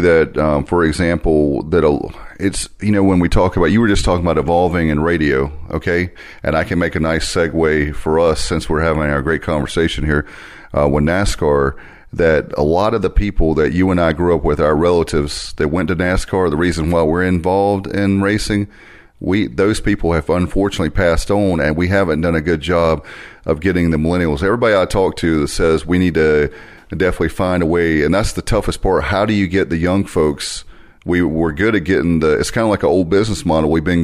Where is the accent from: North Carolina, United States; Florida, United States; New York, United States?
North Carolina, United States; Williamston; you drive from Williamston, North Carolina, that's where I live in my hometown